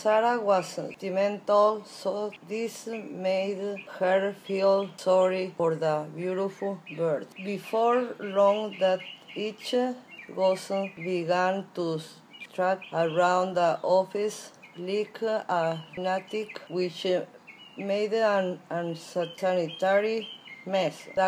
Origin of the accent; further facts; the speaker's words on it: Mexico; English is a second language; And I'm come from Mexico. I grew up in a ranch, and I was a very happy little girl.